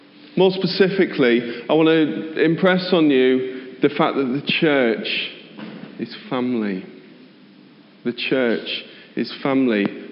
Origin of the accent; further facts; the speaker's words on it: Lincoln, East Midlands, United Kingdom; I was born and raised in Lincoln. I've tried to escape Lincoln a number of times by going to university and finding jobs and things like that.